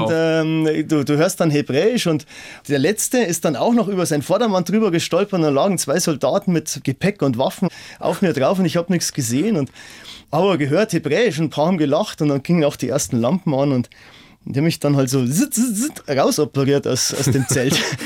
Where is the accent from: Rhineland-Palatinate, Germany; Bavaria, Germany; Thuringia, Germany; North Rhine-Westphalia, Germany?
Bavaria, Germany; Dachau; ich komme aus Dachau